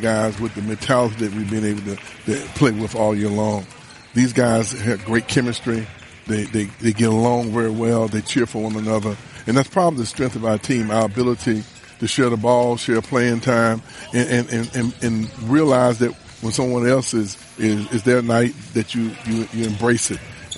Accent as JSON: {"language": "English", "town": "Gastonia", "region": "North Carolina", "country": "United States", "said": "You understand, I'm from Gastonia. I remember watching all the ACC tournaments, and I get chills, I get goosebumps, you know, when I come here, because I know how much it means to the area"}